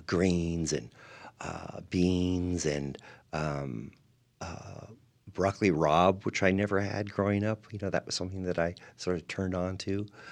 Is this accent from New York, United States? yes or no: no; San Diego, California, United States; Sort of a little nod to Mexico, because I grew up in San Diego.